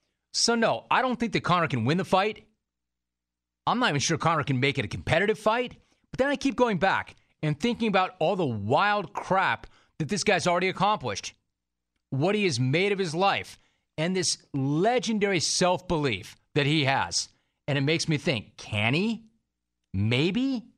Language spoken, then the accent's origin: English; Los Angeles, California, United States; And me being a Los Angeles native and growing up in the Pacific time zone, I've never, ever, ever understood that.